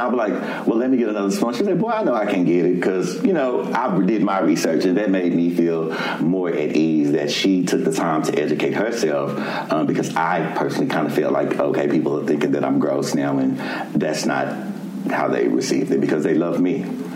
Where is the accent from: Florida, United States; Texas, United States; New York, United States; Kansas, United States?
Texas, United States; Fort Worth; I'm from Fort Worth, Texas, and we're at Impact DFW.